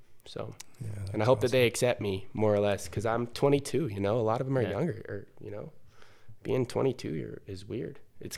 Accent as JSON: {"language": "English", "region": "Utah", "country": "United States", "said": "But, I mean, I'm from Utah, so we kind of have that, not really per se in our backyard"}